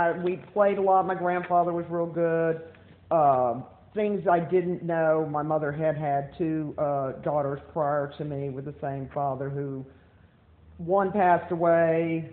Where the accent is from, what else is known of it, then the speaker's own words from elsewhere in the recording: Keatchie, Louisiana, United States; also born or lived in Shreveport; went back to where I'm from, Kechai, Louisiana.